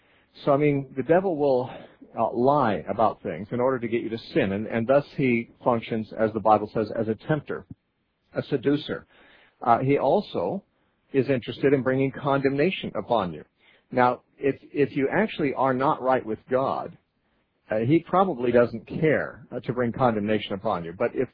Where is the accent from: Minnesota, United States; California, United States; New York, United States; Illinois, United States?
California, United States; Santa Cruz; We're going to talk next to Robert, who's calling from Santa Cruz, California, my hometown.